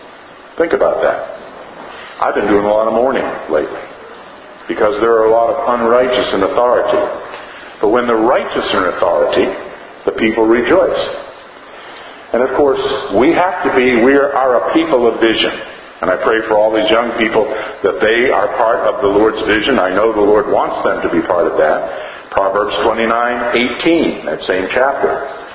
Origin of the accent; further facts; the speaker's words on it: New Hampshire, United States; also born or lived in Massachusetts; I was born in Massachusetts. But remember, you're Christians, you still have to love me anyway. But I did spend part of my growing up in the seacoast of New Hampshire.